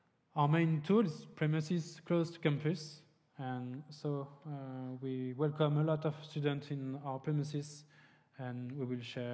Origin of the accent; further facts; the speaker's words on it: Nantes, Pays de la Loire, France; So I'm 100% French. I'm 30 years old, and I was born near Paris, and I grew up in Nantes, so it's northwest of France.